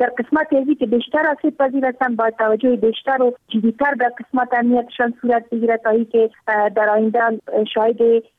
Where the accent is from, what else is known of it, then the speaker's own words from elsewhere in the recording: Afghanistan; ما افغان نیستیم، مهاجر آمدیم از کشور هند. درست ارتباطات مذهبی داریم ولی هیچگاه ما هندی نبودیم، ما افغان هستیم.